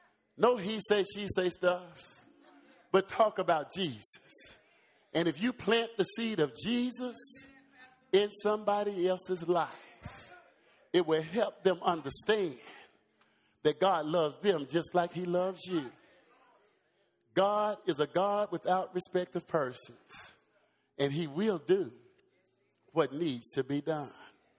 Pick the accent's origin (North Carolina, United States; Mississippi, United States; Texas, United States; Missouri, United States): North Carolina, United States; Lexington; a little chap from Lexington, North Carolina, growing up in the Foul Chapel Baptist Church